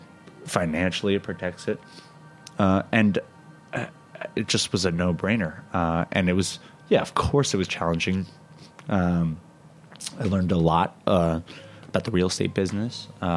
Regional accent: New York, United States; As a New Yorker, it's even worse to see.

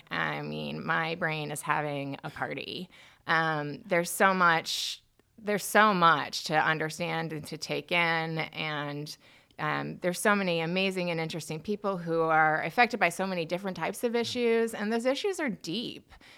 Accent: St. Louis, Missouri, United States; I'm from St. Louis, Missouri, but I've definitely grown up almost like an Army brat. My father worked for McDonnell Douglas. We traveled all over the country.

